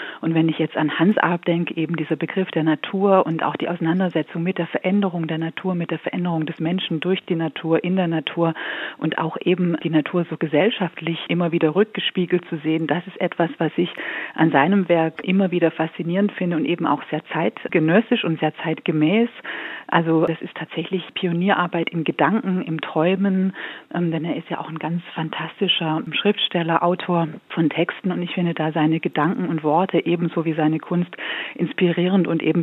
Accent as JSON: {"language": "German", "town": "Stuttgart", "region": "Baden-Württemberg", "country": "Germany", "tie": "born there", "also_born_or_lived": "Berlin"}